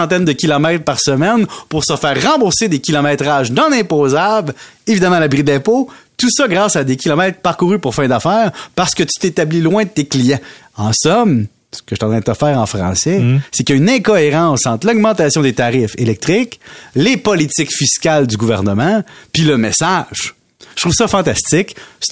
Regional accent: Valleyfield, Quebec, Canada; Tu sais, moi, je viens de Valleyfield.

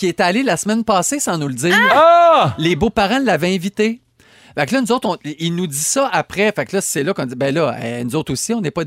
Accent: Mexico; French is a second language; moved away; Alors, tu viens d'où? Ben, je suis mexicaine. Depuis combien de temps tu es ici? Ben, ça fait comme 3 ans.

